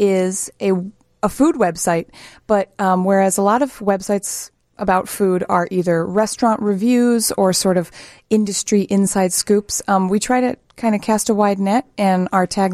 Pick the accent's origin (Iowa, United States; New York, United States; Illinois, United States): Illinois, United States; LaGrange; Sure. I am a native of the Chicago suburbs. I grew up in LaGrange, Illinois.